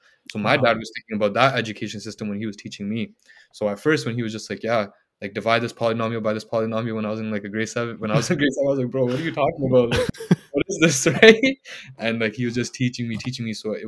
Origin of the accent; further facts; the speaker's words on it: Canada; born there; I was born in Canada. My parents came before, and I'm the eldest sibling of four.